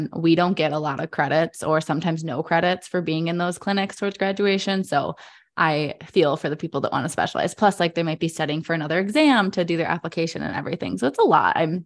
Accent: Michigan, United States; But since I'm from Michigan and is in state tuition, I'm saving so much money.

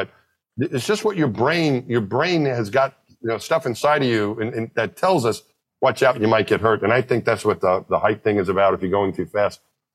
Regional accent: Franklin Square, New York, United States; You know, I grew up just out of Queens in New York, just outside of New York City. My hometown was my home when I was a little kid. Franklin Square.

